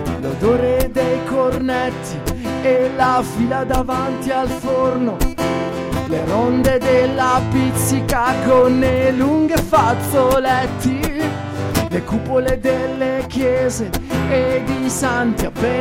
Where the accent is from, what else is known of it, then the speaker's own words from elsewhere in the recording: Apulia, Italy; Io vengo da quelle parti, sono pugliese.